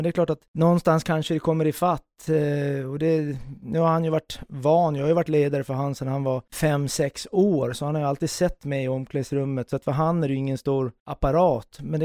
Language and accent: Swedish; Gotland, Sweden; jag jobbade tillsammans med en kreativ herre hemma på Gotland